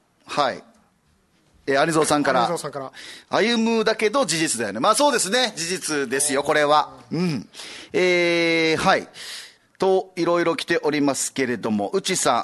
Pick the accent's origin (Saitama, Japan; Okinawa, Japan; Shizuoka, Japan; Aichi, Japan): Okinawa, Japan; は久米島出身ではないんですが一応沖縄なので沖縄芸人